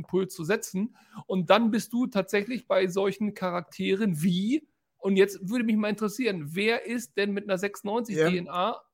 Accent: North Rhine-Westphalia, Germany; Ja, aber ich komme ja nicht aus Lippstadt. Ich komme aus Lippe, das ist ja was ganz anderes.

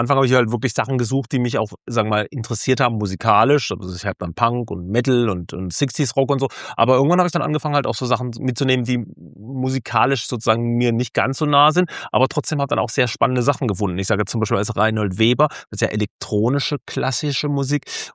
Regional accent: Karlsruhe, Baden-Württemberg, Germany; Aber letzte Woche als Karlsruher... War eine harte Woche in Karlsruhe.

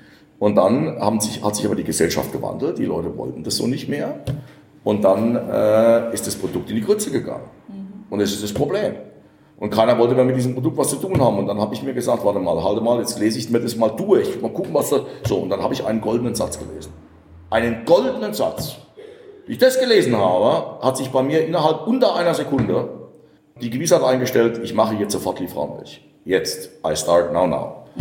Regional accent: Rhineland-Palatinate, Germany; ich bin am Rhein, ich darf das, ich bin Pfälzer.

